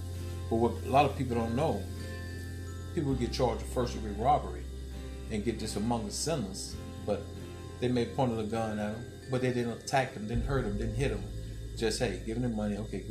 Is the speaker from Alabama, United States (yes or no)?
yes; Titusville, Alabama, United States; Titusville, but most of us that live there, we said Titusville